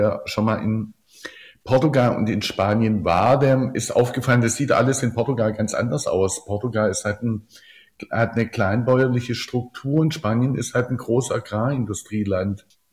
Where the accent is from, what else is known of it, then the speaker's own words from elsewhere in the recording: Oberndorf am Neckar, Baden-Württemberg, Germany; born there; bin 6 Tage von meinem Geburtsort Oberndorf am Neckar bis nach Sagres an den südwestlichsten Punkt getrennt.